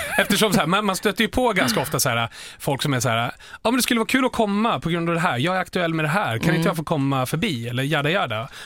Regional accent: Djura, Dalarna County, Sweden; Eftersom både du och jag är ju från Djura.

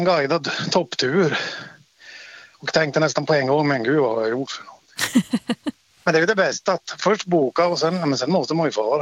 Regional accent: Luleå, Norrbotten County, Sweden; från Luleå. Fast jag är inte hemma i Luleå nu. Jag är i inlandet.

